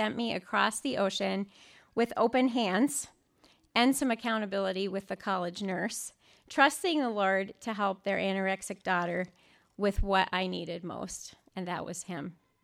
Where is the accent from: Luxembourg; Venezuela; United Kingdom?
Luxembourg; moved away as an adult; now in United States; I grew up in Luxembourg, tiny little country in Europe. And as a missionary kid, my parents are church planners. My dad is a pastor in an English-speaking international church over there. I moved to the United States when I was 19